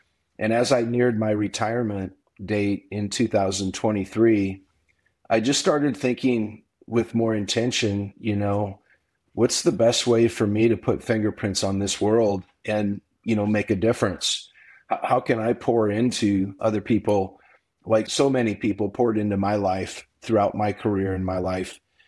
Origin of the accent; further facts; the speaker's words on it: Iowa, United States; Western Iowa, middle of the corn belt, and just a rural kid trying to do good in the world.